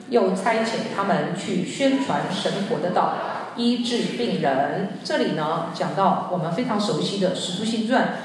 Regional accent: Taiwan; 我虽然是 我是台湾的

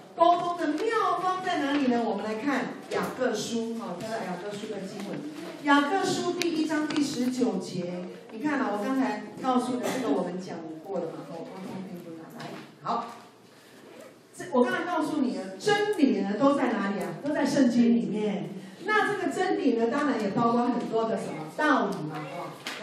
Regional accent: Taiwan; 我有国语啊，那也我台湾人呢，台语啊，英文啊，土语啊

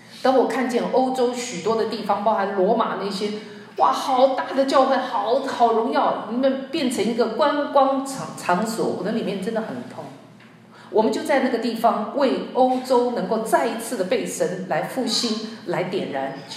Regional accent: Taiwan; 我虽然是 我是台湾的

